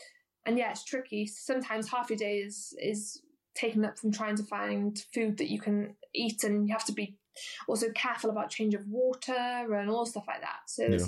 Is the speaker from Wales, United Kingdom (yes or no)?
yes; Wales, United Kingdom; But I think I didn't really understand also the value of being Welsh. I'm quite patriotic, quite a patriotic nation.